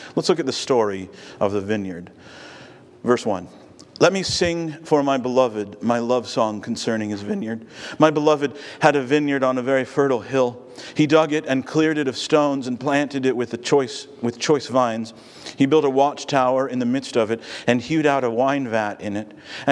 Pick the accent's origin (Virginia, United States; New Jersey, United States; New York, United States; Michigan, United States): Virginia, United States; now in Ohio, United States; Most of you know that although I was born here in Ohio, we moved to Virginia. My family moved to Virginia when I was about six, about my own son Ransom's age, and I grew up in Virginia.